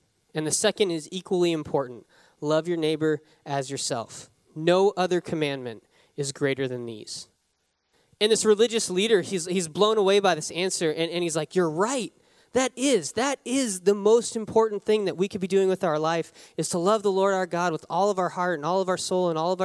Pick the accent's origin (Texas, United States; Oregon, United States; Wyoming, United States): Wyoming, United States; also born or lived in Nova Scotia, Canada; So I grew up in Wyoming. You guys know that. And then I lived in super rural Nova Scotia, Canada.